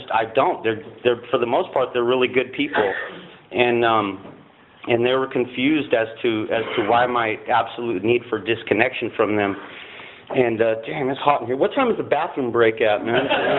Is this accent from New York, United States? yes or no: no; Palm Springs, California, United States; also born or lived in Santa Maria; I was born here in Santa Maria, and soon after, my mom separated from my dad, took us down to Palm Springs